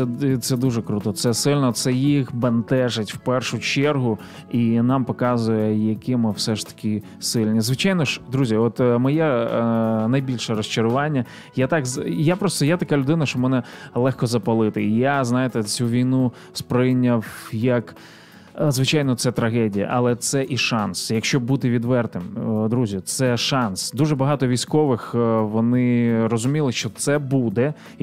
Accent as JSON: {"language": "Ukrainian", "town": "Ivankiv", "region": "Kyiv Oblast", "country": "Ukraine", "tie": "born or raised there", "said": "після окупації мого рідного Іванкова і нашого регіону"}